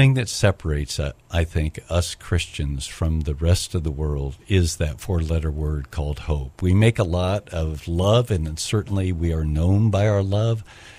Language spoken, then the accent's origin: English; Minnesota, United States; also born or lived in Kansas / Southern California; I was born in Kansas, and because of a rocky family situation, transplanted to Southern California. Family life got even rockier. Mm. My parents split up, and I was basically deposited with my grandparents in a little farming community in Minnesota.